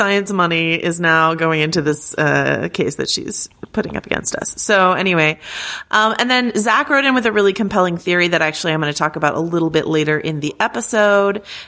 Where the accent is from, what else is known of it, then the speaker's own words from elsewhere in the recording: Arkansas, United States; now in Louisiana, United States; When I was growing up in Arkansas, I never knew a single Ardoin, but down here in Louisiana, they are everywhere.